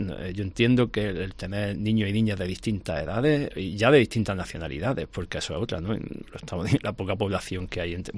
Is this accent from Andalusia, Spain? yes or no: yes; Granada, Andalusia, Spain; moved away as an adult; now in Aragón, Spain; llevo 24 años aquí en Aragón. Soy de Granada y me presenté aquí a las oposiciones y llevo eso, 24.